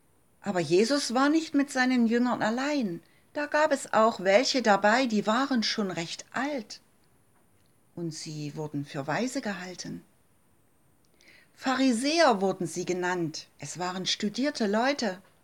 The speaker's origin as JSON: {"language": "German", "town": "Leipzig", "region": "Saxony", "country": "Germany", "tie": "born or raised there", "said": "sie ist gar nicht weit von meiner Heimatstadt Leipzig entfernt"}